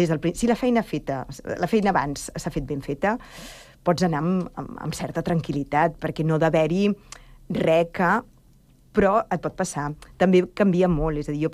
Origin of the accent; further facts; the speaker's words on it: Sant Cugat, Catalonia, Spain; born there; Jo sóc nascuda a Sant Cugat.